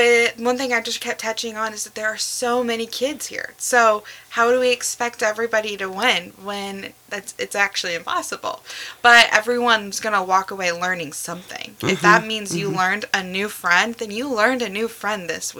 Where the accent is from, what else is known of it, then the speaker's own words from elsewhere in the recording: United States; I'm originally from Osage County, where we have two county fairs.